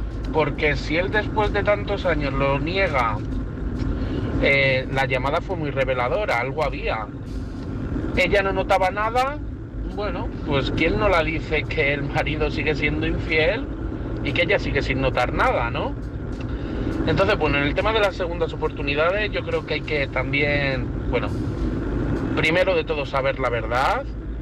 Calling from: Madrid, Community of Madrid, Spain; de Madrid.

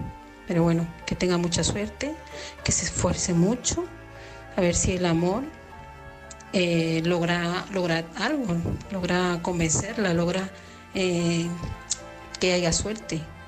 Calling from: Murcia, Region of Murcia, Spain; corresponsal de Murcia.

